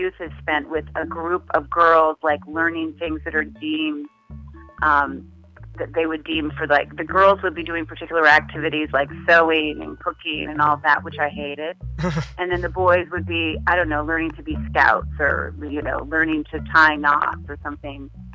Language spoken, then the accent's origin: English; Salt Lake City, Utah, United States; So I was raised in Salt Lake City, Utah, in a very strict Mormon household.